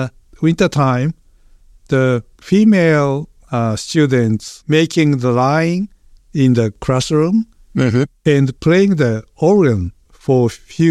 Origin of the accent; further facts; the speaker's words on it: Osaka, Japan; English is a second language; So I moved in Osaka prefecture from the Osaka city to some suburban place.